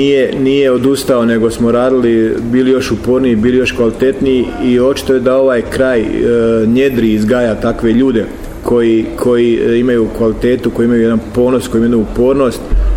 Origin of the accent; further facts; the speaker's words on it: Livno, Federation of Bosnia and Herzegovina, Bosnia & Herzegovina; Za mene je Livno posebno, jer ovo je moj grad, moj rodni grad, mjesto gdje sam ja počeo.